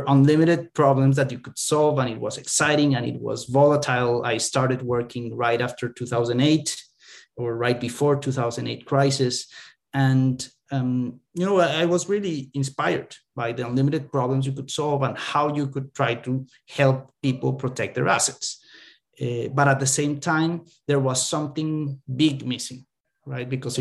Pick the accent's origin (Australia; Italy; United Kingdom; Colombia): Colombia; now in United States; So yeah, I'm from Colombia and moving to the US.